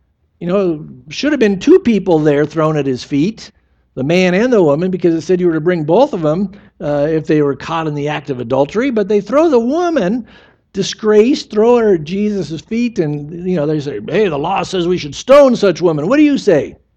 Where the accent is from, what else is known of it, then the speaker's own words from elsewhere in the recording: San Diego, California, United States; I mean, I grew up in San Diego.